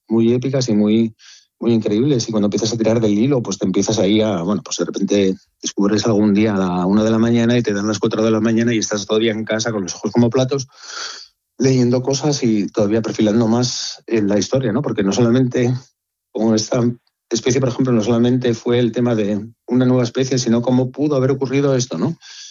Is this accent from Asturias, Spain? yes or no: yes; Gijón, Asturias, Spain; born there; Porque yo nací en Gijón